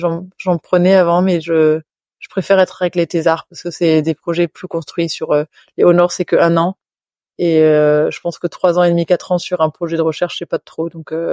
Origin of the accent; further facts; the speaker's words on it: France; French is a second language; vu que je suis française